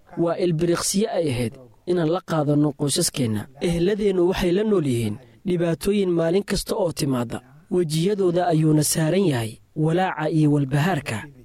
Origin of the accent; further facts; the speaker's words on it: Kakamega County, Kenya; born there; Somali is a second language; Waxaan sanadkii 1966 ku dhashay gobolka Kakamega. Waxaan ka soo jeedaa qabiilka Luhya.